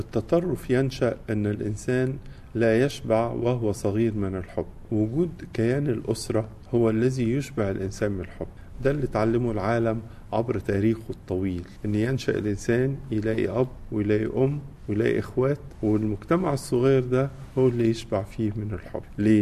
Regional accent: Egypt; من الأمور اللي كتير نتكلم فيها كمصريين أمور التعليم، احنا عندنا مشكلة حقيقية في التعليم في مصر

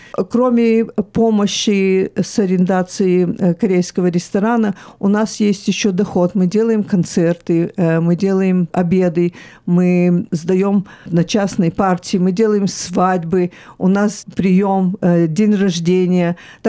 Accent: China; Нет, я родилась в Китае. К сожалению, я могу сказать, что Китай все равно для меня остается родиной, потому что это место, где я провела свои беззаботные лучшие года.

